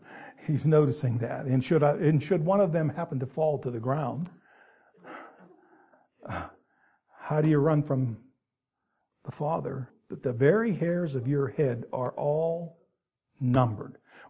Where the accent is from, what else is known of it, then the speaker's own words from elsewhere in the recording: Pennsylvania, United States; I was born in America. I was raised in Pennsylvania.